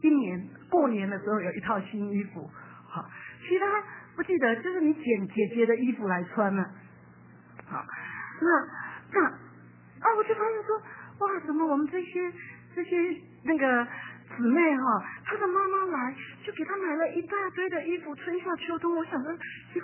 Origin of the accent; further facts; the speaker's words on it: Taiwan; 那我们在台湾呢，我们台湾人，我们的爸爸都是受日本式教育